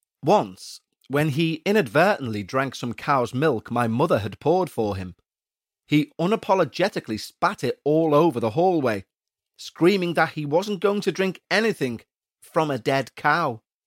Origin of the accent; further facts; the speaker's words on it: New Jersey, United States; born there; I was born in Sussex County, New Jersey, near the backwater of Swan Lake.